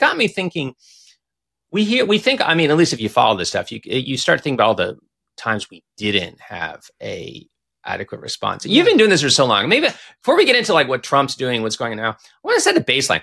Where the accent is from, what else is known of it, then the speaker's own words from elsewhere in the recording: Florida, United States; I grew up in South Florida